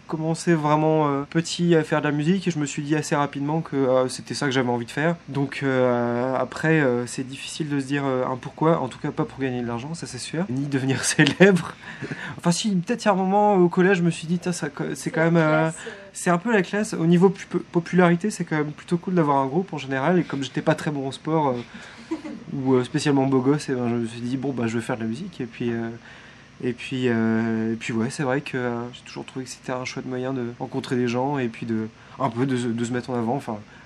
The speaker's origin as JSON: {"language": "French", "town": "Morlaix", "region": "Brittany", "country": "France", "said": "Je suis breton, je viens de Morlaix, j'ai fait mes études à Brest."}